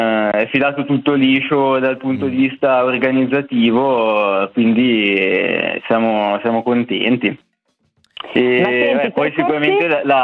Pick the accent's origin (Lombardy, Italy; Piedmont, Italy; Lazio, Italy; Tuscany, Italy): Lombardy, Italy; Carimate; il mio paese, c'è anche un castello lungo il percorso, il castello di Carimate